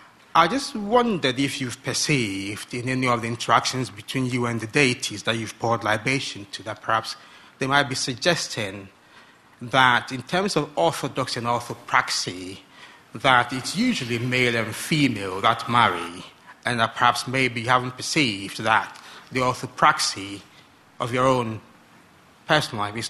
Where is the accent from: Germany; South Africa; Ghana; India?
Ghana; I'm also from Ghana, by the way.